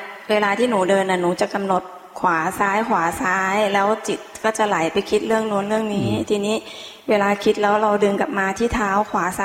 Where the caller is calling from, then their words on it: Ubon Ratchathani, Thailand; อุบลราชธานีค่ะ